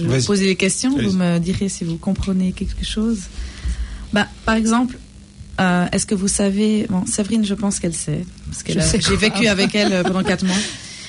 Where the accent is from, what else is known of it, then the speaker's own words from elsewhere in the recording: Neuchâtel, Switzerland; je suis de Neuchâtel, ma Eva est du Jura et c'est différent.